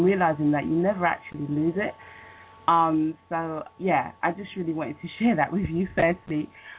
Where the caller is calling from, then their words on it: London, United Kingdom; Yes, I'm calling from London.